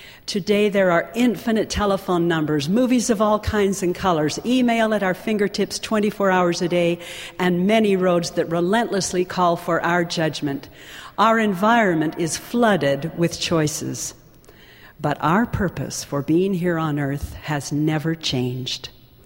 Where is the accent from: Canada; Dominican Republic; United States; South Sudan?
Canada; Alberta; Life was simpler years ago in my hometown on the Canadian prairie. Our phone number was one digit, 3. We had one black and white movie that came from the larger town of Cardston every Thursday night.